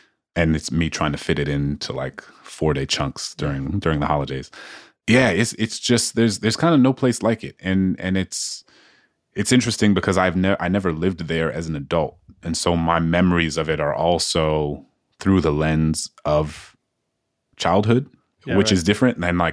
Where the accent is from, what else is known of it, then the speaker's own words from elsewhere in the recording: New Orleans, Louisiana, United States; when I was born and raised in New Orleans, I didn't fully appreciate what it meant to be a New Orleanian in relative to being from anywhere else.